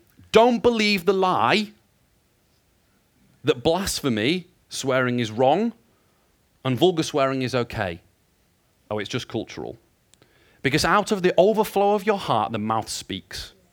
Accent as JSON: {"language": "English", "country": "United Kingdom", "said": "we're British and we're polite and we tolerate far too much."}